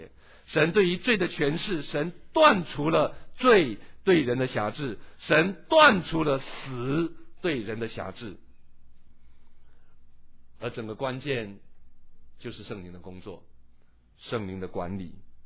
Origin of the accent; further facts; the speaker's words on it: China; 我们中国人有孔孟思想，我们中国人有四维八德，我们中国人有伦理，我们中国人有孝道，我们中国人讲忠讲善